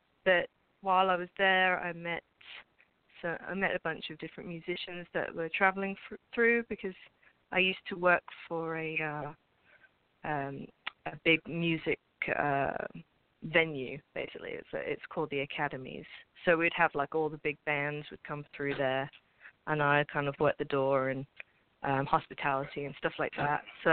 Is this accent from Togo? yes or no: no; Birmingham, West Midlands, United Kingdom; I'm originally from Birmingham, not Alabama, as I always say, Birmingham, England. So if you don't know where that is, it's like the Middle Earth. It's basically central England.